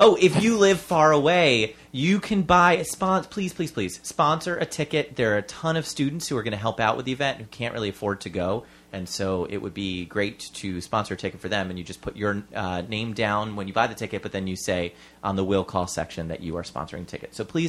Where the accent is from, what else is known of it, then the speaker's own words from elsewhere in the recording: New Jersey, United States; am from New Jersey.